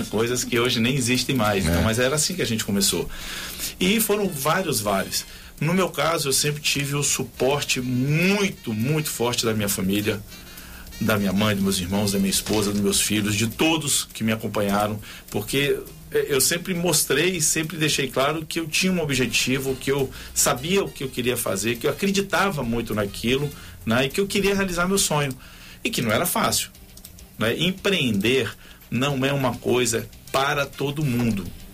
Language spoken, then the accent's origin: Portuguese; Itabuna, Bahia, Brazil; now in Espírito Santo, Brazil; Eu estou aqui há 30 anos, eu sou de Itabuna, né, e estou aqui há 30 anos.